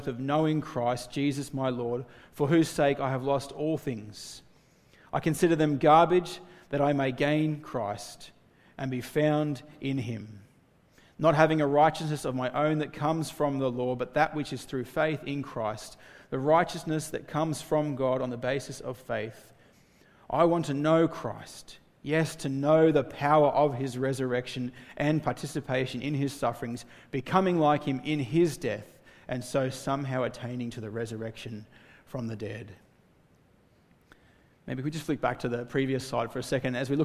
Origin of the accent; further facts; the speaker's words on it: Australia; Maybe it's something like, I'm an Australian.